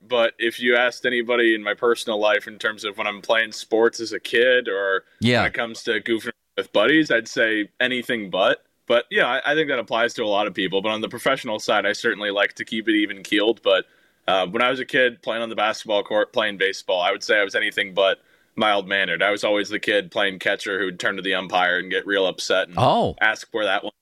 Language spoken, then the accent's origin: English; California, United States; I played high school basketball, loved the game. I'm from California.